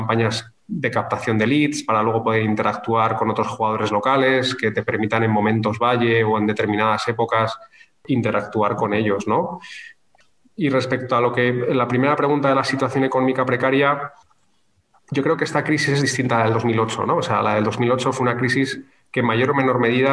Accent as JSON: {"language": "Spanish", "town": "Madrid", "region": "Community of Madrid", "country": "Spain", "said": "cuando yo estaba en Madrid, yo soy madrileño"}